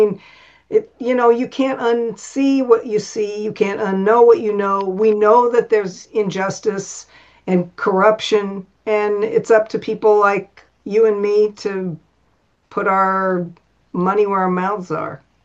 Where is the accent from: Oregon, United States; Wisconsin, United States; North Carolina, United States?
Oregon, United States; And I grew up in Oregon.